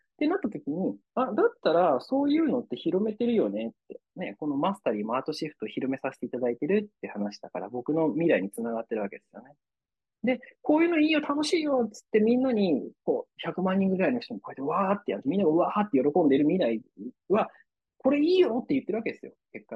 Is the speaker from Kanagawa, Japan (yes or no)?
yes; Kanagawa, Japan; 僕神奈川県民なんで